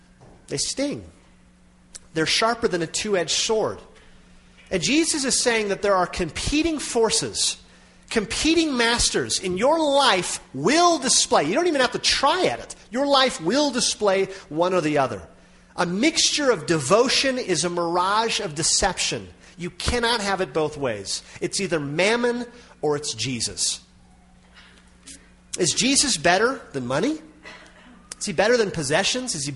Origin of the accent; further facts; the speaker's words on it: Minnesota, United States; We grew up in Minnesota, agricultural area, and in the summer times, the farmers would hire out bean walkers is what they called them